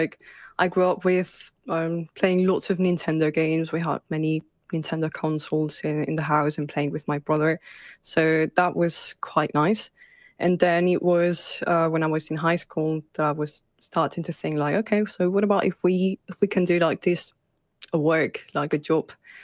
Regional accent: Catalonia, Spain; I'm a game dev, currently working as a VFX artist. But yes, I'm from Barcelona, well, a small town close to Barcelona, Spain.

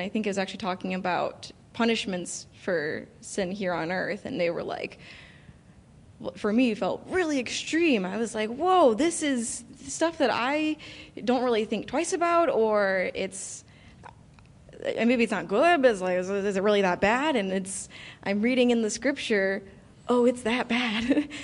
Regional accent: Santa Clarita, California, United States; I am a born and raised Santa Clarita resident, so I am a Californian.

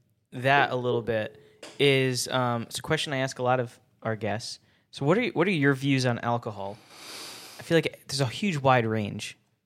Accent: Ohio, United States; I grew up in Northeast Ohio. We do have quite a few of those.

